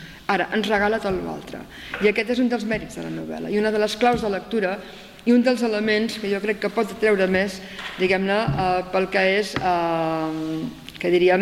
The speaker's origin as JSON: {"language": "Catalan", "town": "Sitges", "region": "Catalonia", "country": "Spain", "said": "més gràcia pels que som de Sitges"}